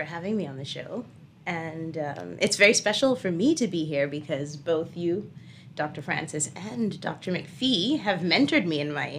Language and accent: English; Nassau, New Providence, Bahamas; So I am from Nassau, and I think early on, I just wanted to be whatever my brother wanted to be